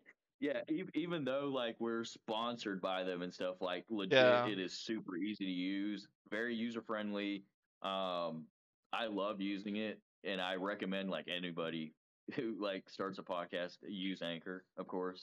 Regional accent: Benton, Arkansas, United States; turns out they're from Bentonville, and I'm from Benton, so the drive would be like kind of, you know, shitty.

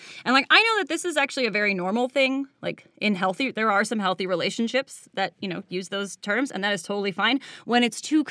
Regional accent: Chicago, Illinois, United States; I'm 14F from Chicago. That was me.

